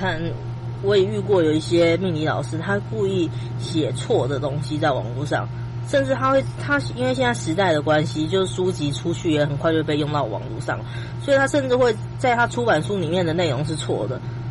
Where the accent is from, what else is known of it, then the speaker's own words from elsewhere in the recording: Taiwan; 我在台湾长大